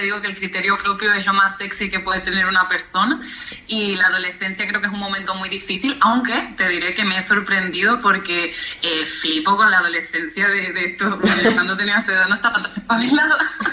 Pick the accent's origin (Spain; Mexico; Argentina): Spain; La Oliva, Canary Islands; somos de La Oliva, las dos fuimos al Instituto de La Oliva